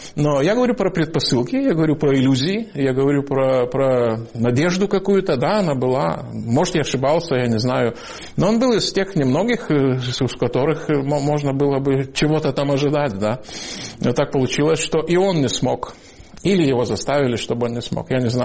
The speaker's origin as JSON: {"language": "Russian", "country": "Lithuania", "said": "Я говорю, вот из Литвы."}